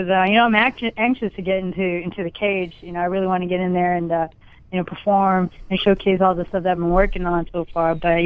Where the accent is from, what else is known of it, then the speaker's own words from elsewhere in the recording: California, United States; I'm really excited about how Bellator is a Bay Area company, which is from my hometown.